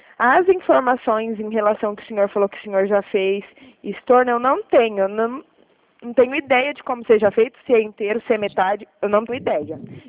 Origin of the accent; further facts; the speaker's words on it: Limeira, São Paulo, Brazil; Eu sou daqui de Limeira.